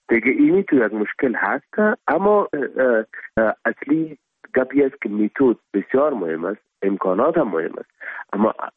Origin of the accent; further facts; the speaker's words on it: Afghanistan; first language Pashto; Persian is a second language; now in Germany; زبان مادری ما پشتو است.